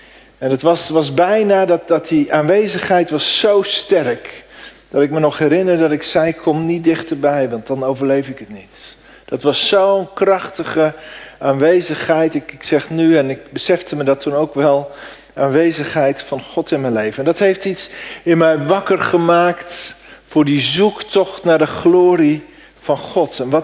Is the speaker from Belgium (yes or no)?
no; Veenendaal, Utrecht, Netherlands; also born or lived in Africa; Ik ben geboren in Afrika als een kind van zendelingen. En op mijn 7e in Veenendaal terechtgekomen. Jullie zijn op een mooie plek terechtgekomen. Daar ben ik opgegroeid.